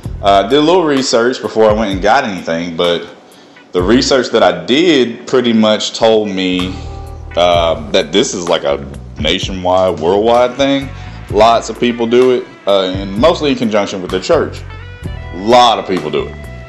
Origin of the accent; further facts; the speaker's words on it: Memphis, Tennessee, United States; I support my hometown, Memphis, Tennessee. Again, shout out to Memphis.